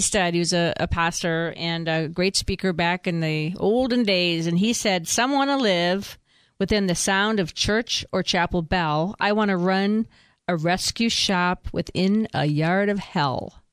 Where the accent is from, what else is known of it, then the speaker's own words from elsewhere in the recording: Michigan, United States; also born or lived in Chicago; But, you know, my history comes from, I grew up in Michigan traveling, with my band of my youth with my sister.